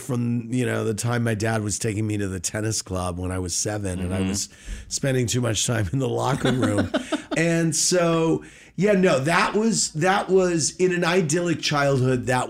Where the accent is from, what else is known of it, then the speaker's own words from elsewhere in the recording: St. Louis, Missouri, United States; Born and raised in St. Louis.